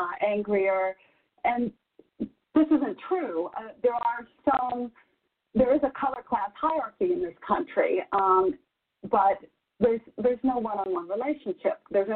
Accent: the South, United States; Well, I grew up in the South

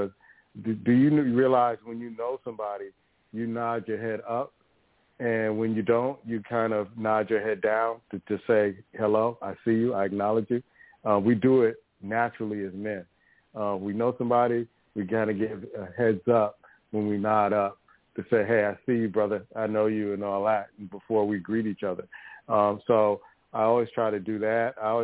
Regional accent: East Coast, United States; I grew up in the East Coast, it's like that you were kind of taught that from day one.

